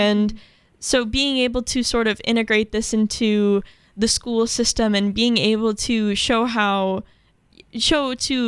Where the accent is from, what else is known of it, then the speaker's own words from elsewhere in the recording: Racine, Wisconsin, United States; I'm from Racine, so